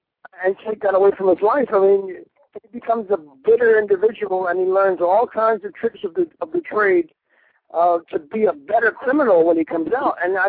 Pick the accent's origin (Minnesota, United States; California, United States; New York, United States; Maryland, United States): New York, United States; were instituted in my home state in 1973, New York by Nelson Rockefeller.